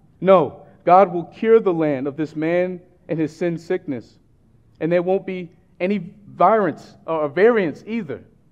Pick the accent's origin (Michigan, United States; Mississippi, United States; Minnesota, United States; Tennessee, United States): Mississippi, United States; now in Washington, United States; Well, as y'all know, I'm from Mississippi, and for most of my life, I lived in the southernmost part of the state, which is the Gulf Coast, because it's right next to the Gulf of Mexico.